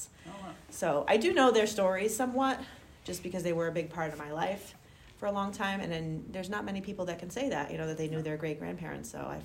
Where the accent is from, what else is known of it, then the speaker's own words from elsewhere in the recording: Hartford, Connecticut, United States; born there; I was born in Hartford, but my family, I could show you my ancestry DNA, came from Italy and other places.